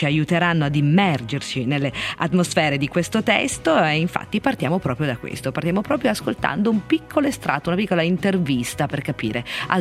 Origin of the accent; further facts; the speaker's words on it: Piedmont, Italy; Io poi sono piemontese